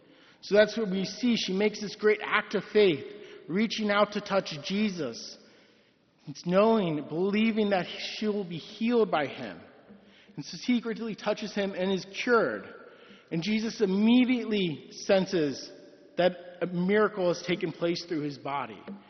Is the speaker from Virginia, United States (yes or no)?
yes; Virginia, United States; I was born and raised here in Northern Virginia. I grew up going to St. Joe's in Herndon as a child.